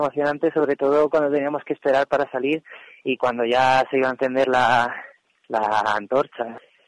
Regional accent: Madrid, Community of Madrid, Spain; Yo, por ejemplo, soy de Madrid y estoy en los Juegos Olímpicos de invierno.

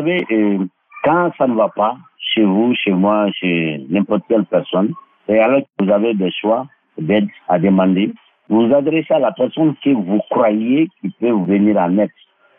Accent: Mali; on a jusqu'à présent des problèmes, comme chez nous au Mali, mais moins.

